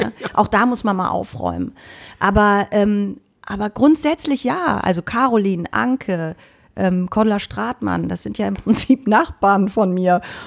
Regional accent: Cologne, North Rhine-Westphalia, Germany; man wird aber auch wirklich beschimpft als Kölner.

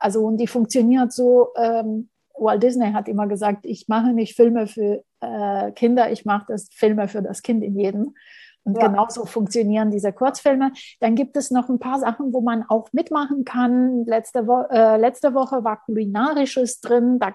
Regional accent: Berlin, Germany; ich bin Berlinerin

